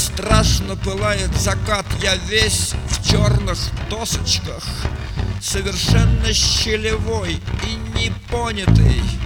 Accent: Moscow, Russia; Я маленький москвич, приблизительная среда, впечатления оседают потихоньку.

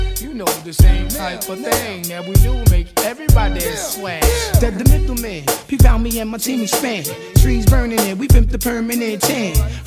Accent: New York, United States; niggas already know where I'm from New York.

